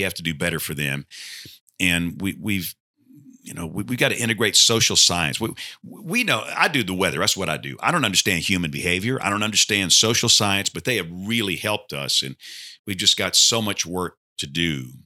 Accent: Greenville, Alabama, United States; And I'm from Greenville, this little town south of Montgomery.

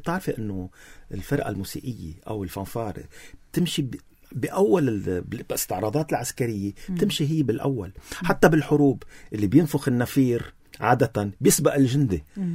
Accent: Lebanon; أنا لبناني بفتخر بلبنانيتي

